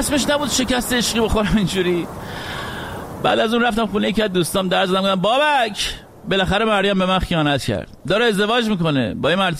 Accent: Iran; moved away; وقتی از ایران اومدم بیرون در اولین فرصت رفتم

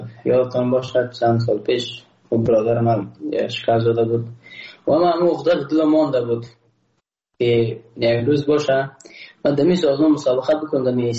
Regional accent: Afghanistan; ما تاجک نیستم. احساس کنم ما روزبلاک پرشتی نیستم. ما یک افغان هستم

